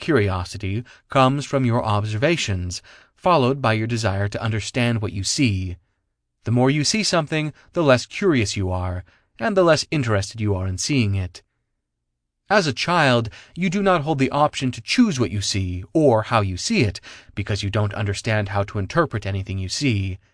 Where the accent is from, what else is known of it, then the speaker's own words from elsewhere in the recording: France; As a child growing up in France, I witnessed my mom become an entrepreneur